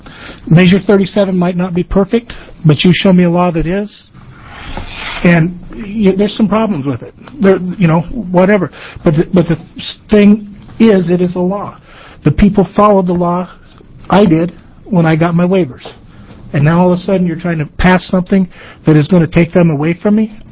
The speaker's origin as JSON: {"language": "English", "region": "Oregon", "country": "United States", "said": "I come from Jefferson County also."}